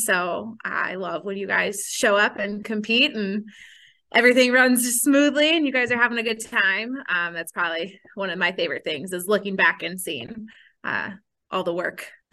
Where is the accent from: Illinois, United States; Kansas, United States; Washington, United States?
Illinois, United States; Carol Stream; Yeah, so I am from Carroll Stream, so western suburb of Chicago, born and raised there.